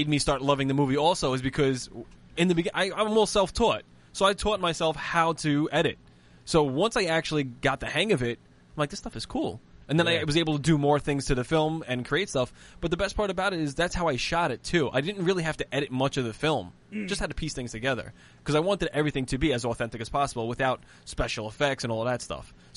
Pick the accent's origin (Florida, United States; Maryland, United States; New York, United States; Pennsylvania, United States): New York, United States; Staten Island; listen, I'm a kid from Staten Island. I grew up here, and I did a film about space